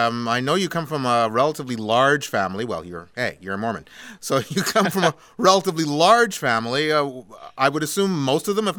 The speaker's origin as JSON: {"language": "English", "country": "Canada", "said": "Now, as a Canadian, I have to ask the question"}